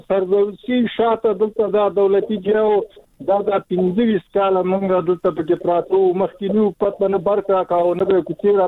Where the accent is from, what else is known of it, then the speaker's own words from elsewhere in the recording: Afghanistan; موږ خو افغانان یو، موږ خو د دې وطن خلک یو.